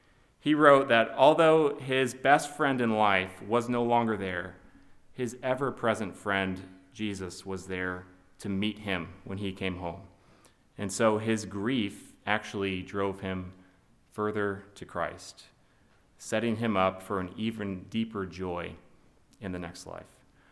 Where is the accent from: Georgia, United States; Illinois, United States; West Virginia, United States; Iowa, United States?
Iowa, United States; I do genuinely love my home state of Iowa, but I thought my friend had gotten quite the upgrade with where he had moved to in this part of Tennessee.